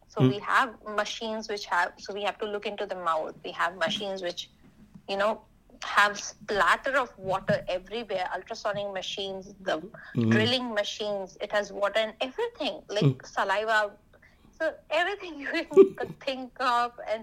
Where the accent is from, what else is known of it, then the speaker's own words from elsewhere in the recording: India; moved away as an adult; now in United States; So I worked there for a year, and then later I got another job in my hometown. So I came back to my home. And then I started applying to US for my even higher studies.